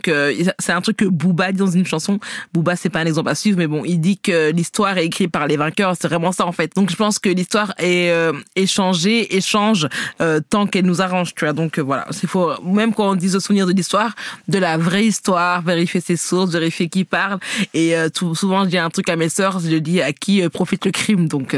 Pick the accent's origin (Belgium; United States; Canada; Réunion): Belgium; nous, on est belges.